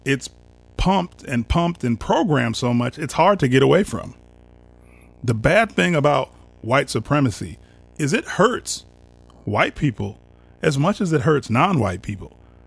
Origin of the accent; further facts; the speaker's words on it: Wisconsin, United States; I grew up in Wisconsin. I know lots of people like that.